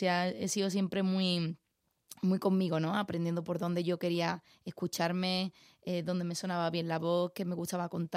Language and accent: Spanish; Seville, Andalusia, Spain; tú date cuenta, yo soy de Triana. Yo el flamenco lo escuchaba alrededor mía